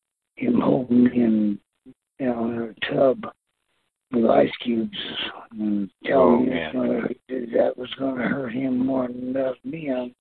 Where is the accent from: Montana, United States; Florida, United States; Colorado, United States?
Colorado, United States; Denver; As a kid and growing up in Denver, I do remember, you know, going to Catholic church.